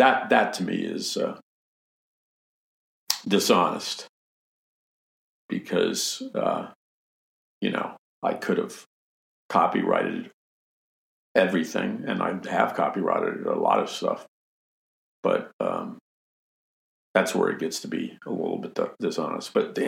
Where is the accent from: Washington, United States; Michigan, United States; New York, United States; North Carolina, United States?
New York, United States; New York City; I grew up in an apartment building with an elevator. I mean, I grew up in New York City. Elevators were everywhere.